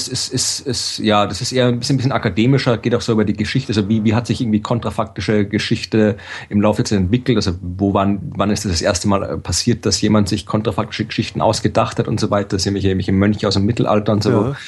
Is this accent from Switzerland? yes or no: no; Austria; was ich als Österreicher natürlich gut finde.